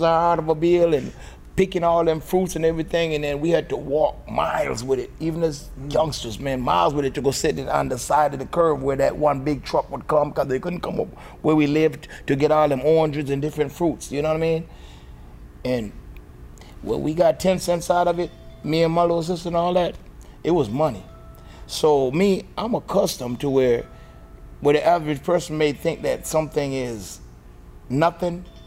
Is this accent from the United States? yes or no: no; Manchester Parish, Jamaica; I came from Manchester, Jamaica. When you say Jamaica, the average person think of Kingston.